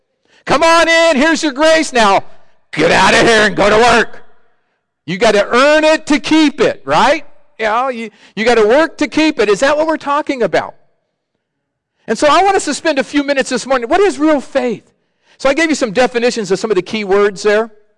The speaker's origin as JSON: {"language": "English", "town": "Sacramento", "region": "California", "country": "United States", "tie": "born or raised there", "said": "I grew up in Sacramento, state capital."}